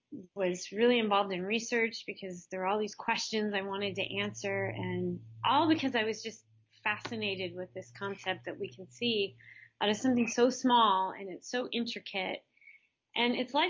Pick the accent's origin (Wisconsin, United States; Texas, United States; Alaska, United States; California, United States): Alaska, United States; also born or lived in Minnesota; I grew up, actually I was born in Minnesota, and when I was in middle school, we moved to Alaska.